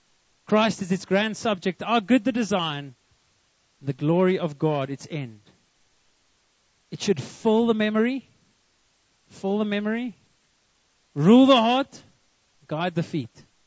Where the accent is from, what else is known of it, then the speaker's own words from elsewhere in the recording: Karoo, South Africa; So I know I come from the Karoo, and you can't get the bush out of me.